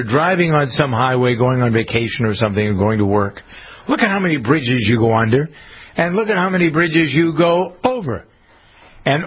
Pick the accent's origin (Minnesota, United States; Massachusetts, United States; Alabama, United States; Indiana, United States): Massachusetts, United States; Framingham; We did that here in my hometown of Framingham.